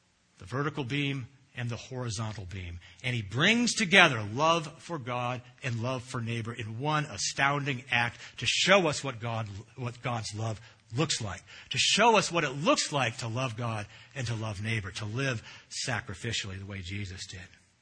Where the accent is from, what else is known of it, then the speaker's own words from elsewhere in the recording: Mountain View, California, United States; now in Sunnyvale, United States; Now, I grew up in Mountain View, and I can tell you, looking back now, I can tell you the names of every person who lived on our block.